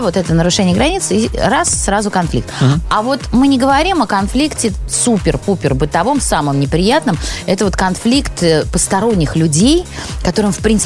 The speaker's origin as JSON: {"language": "Russian", "region": "Saint Petersburg", "country": "Russia", "said": "у меня все блокадники, я же из Питера."}